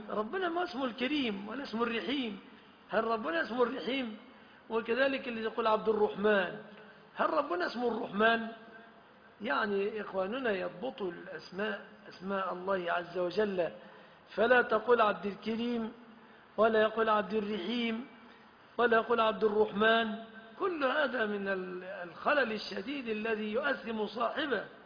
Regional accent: Egypt; في بلادنا مصر

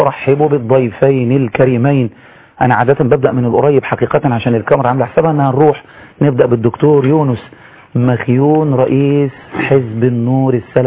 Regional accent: Egypt; كمصريين محترمين

